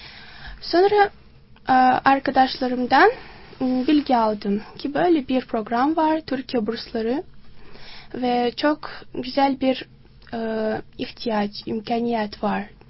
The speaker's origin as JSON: {"language": "Turkish", "country": "Tajikistan", "said": "Tacikistanlıyım."}